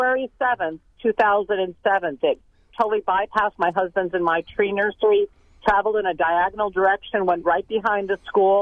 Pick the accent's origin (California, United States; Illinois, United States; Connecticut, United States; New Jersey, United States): Connecticut, United States; Fairfield; now in Wheatland, United States; I'm from Fairfield, Connecticut originally.